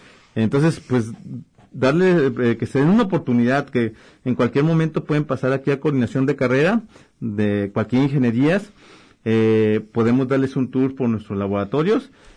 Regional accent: Mexico; nuestra ideología como mexicanos siempre nos bombardean desde la primaria o la secundaria

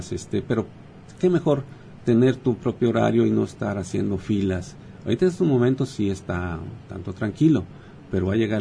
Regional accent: Mexico; Como mexicanos tenemos un acta de nacimiento, ese sería un primer requisito en original.

